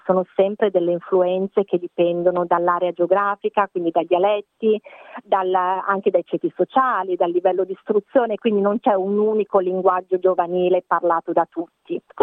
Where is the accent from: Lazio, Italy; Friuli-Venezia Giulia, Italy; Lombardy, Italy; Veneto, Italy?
Lombardy, Italy; Milan; accent: Milanese; now in Australia; io continuo a dire che l'accento milanese non si sente, ma gli altri che non sono di Milano mi dicono no, anche tu hai un accento.